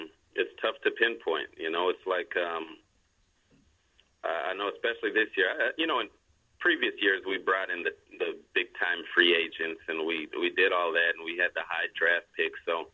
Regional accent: Los Angeles, California, United States; I know DeSean very well. We're both from Los Angeles area, so we keep in contact here and there.

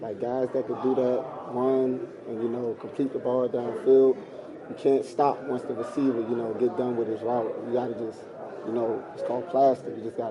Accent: Washington, District of Columbia, United States; Once again, I'm from Washington, D.C., so...

